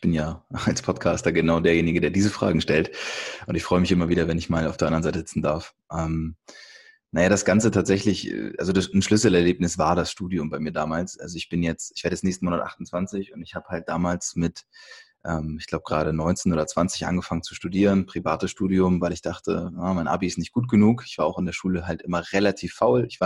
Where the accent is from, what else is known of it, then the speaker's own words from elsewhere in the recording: Hamburg, Germany; Also ich komme aus Hamburg